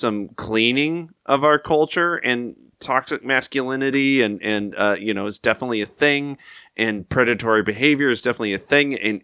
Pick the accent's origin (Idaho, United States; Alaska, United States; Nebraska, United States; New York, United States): Idaho, United States; Pocatello; Decades apart, we grew up in Pocatello in the 90s, but it's, like, our hometown.